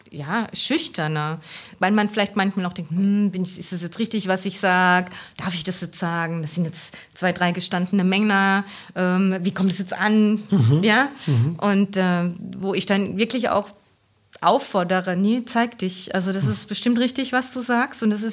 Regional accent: Hesse, Germany; Ich kann meinen Dialekt einfach nicht versprechen. Ich bin hier auch Odenwälder Kind.

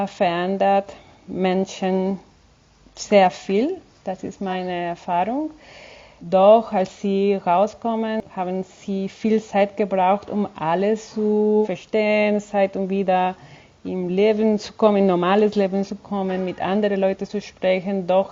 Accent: Cali, Valle del Cauca, Colombia; German is a second language; now in Germany; In Cali. Cali ist die drittgrößte Stadt Kolumbiens.

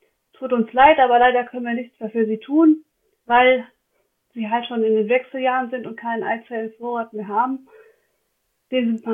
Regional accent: Rhineland-Palatinate, Germany; ich bin aus dem Westerwald und da gab es sowas noch nicht.

